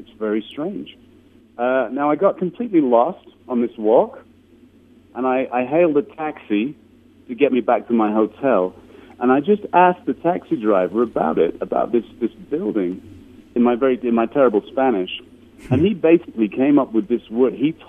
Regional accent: England, United Kingdom; also born or lived in Germany; I'm also from mixed backgrounds. You know, I'm partly Nigerian, born in Germany, grew up in England, lived all over the place.

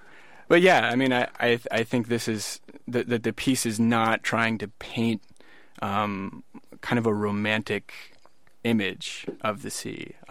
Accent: Berkeley, California, United States; I obviously grew up next to the bay. I grew up in Berkeley, and it's always been an incredibly important thing.

